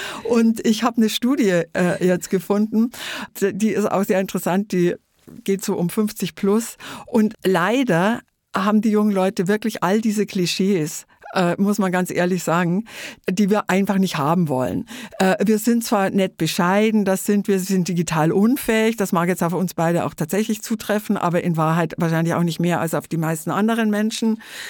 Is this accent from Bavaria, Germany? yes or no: yes; Trostberg, Bavaria, Germany; die Zeitung in meiner Heimatstadt gearbeitet, das Trostberger Tagblatt.